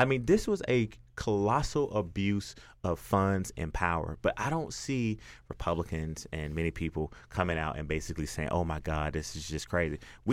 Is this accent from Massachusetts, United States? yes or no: no; Athens, Georgia, United States; I'm a Georgia Bulldog fan too, grew up in Athens, spent probably a lot of my time as a young kid growing up in Athens on the campus of UGA.